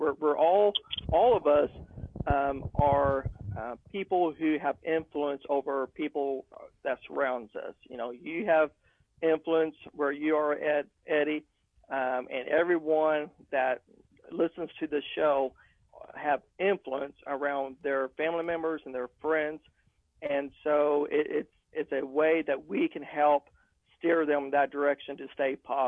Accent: Harrison, Arkansas, United States; I'm from Harrison, Arkansas. I am an attorney here.

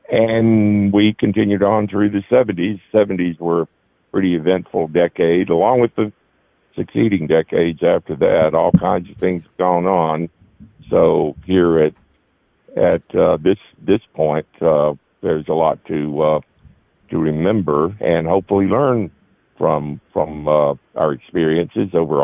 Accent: Alabama, United States; Well, I grew up in the South, of course, amidst the turmoil created by our enemies through the so-called civil rights movement. I grew up in Alabama, North Alabama, and it had a pretty profound effect on me.

